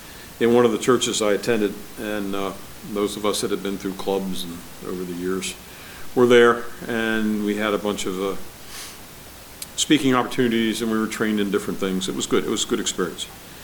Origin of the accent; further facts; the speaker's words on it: Baltimore, Maryland, United States; But when I grew up in the Baltimore area, we had one of the stations, and I guess it's probably true in any large market, they call their news action news.